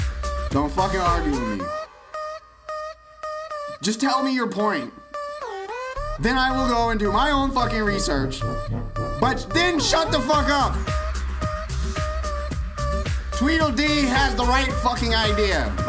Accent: Houston, Texas, United States; also born or lived in Louisiana; I was born in Louisiana, but I come from Houston, Texas. Like, that's my story.

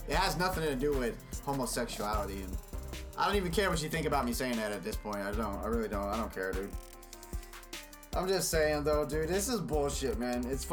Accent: Texas, United States; I'm from Texas, and faggy and faggot mean a whole different thing.

